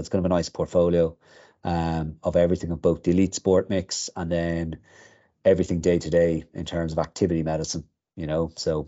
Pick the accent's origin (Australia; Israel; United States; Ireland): Ireland; Dublin, Leinster; now in Galway, Ireland; So I'm actually originally I grew up and lived in Dublin, trained there in UCD, University College Dublin, and then I moved to Galway.